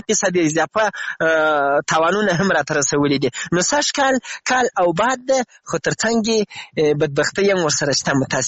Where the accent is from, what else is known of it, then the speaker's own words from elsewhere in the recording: Afghanistan; now in Iran; له افغانستان لیرې مسافر یې، خو زه هم داسې په ایران کې مسافر یم، هیله د خپل وطن ته لاړ شو.